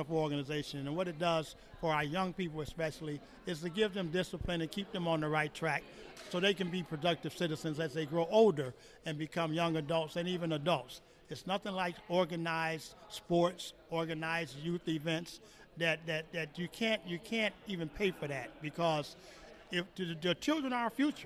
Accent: Chicago, Illinois, United States; moved away; Born and raised in that church, kind of, sort of. We came from Chicago here, but it's my family's church.

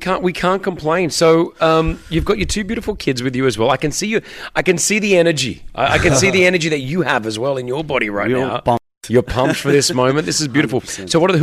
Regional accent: Australia; Growing up in Australia

